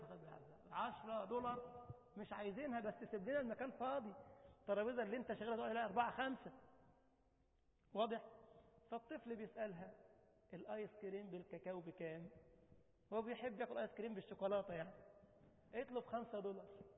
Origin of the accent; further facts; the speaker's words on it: Tunisia; طبعا يا عم الشيخ انت عارف ان انا تونسي